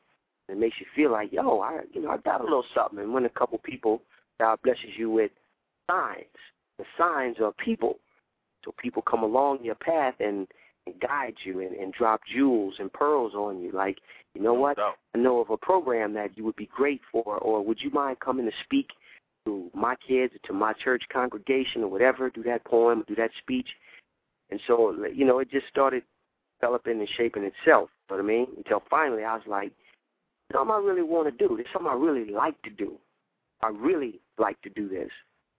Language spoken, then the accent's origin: English; New Orleans, Louisiana, United States; So I'm from New Orleans, so that's, you know, that's where I started from.